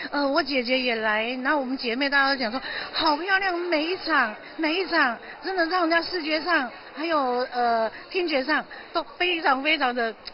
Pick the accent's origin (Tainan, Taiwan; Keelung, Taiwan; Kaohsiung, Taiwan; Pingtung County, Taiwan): Keelung, Taiwan; 可以到我们基隆来，让我们基隆人呢开开眼界哦